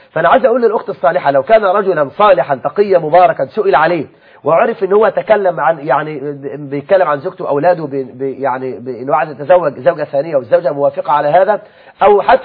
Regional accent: Egypt; احنا عندنا في مصر 9 مليون بنت لم تتزوج

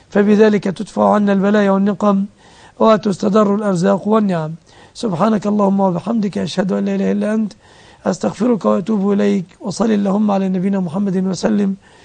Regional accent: Egypt; وأسأل الله أن يحفظ بلادنا مصر

